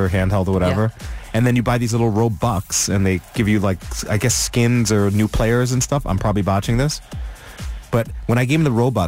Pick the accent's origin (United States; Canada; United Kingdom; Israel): United States; Queens, New York; I grew up in Queens.